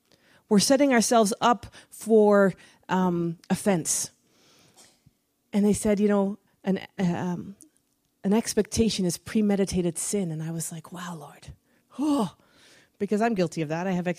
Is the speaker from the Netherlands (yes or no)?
yes; Netherlands; I'm Dutch, or at least I was raised in Holland for most of my life. I'm part Dutch, part British.